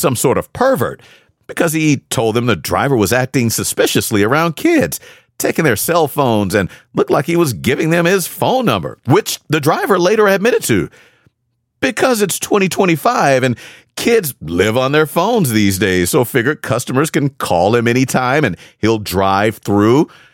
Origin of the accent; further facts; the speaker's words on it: Texas, United States; And we'll stay in my home state of Texas